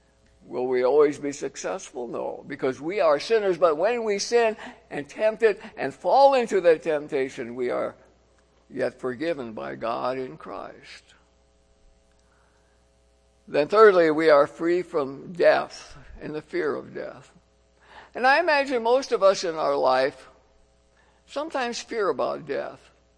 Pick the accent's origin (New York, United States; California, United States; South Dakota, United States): South Dakota, United States; there was the opportunity to do a summer vicarage in South Dakota, my home state.